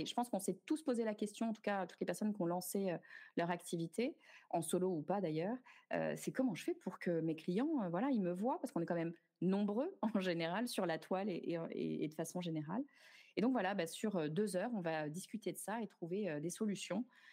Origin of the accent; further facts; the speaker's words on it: Paris, Île-de-France, France; vis à Paris. Je suis sur le point de déménager et de changer de vie pour partir vivre à la campagne, parce que je suis une Parisienne qui n'a pas de peau.